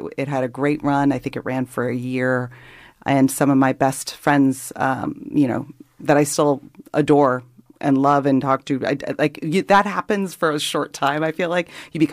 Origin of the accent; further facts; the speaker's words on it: St. Louis, Missouri, United States; born there; I was born in St. Louis, Missouri. And then I left there, went down to New Orleans, to Loyola, New Orleans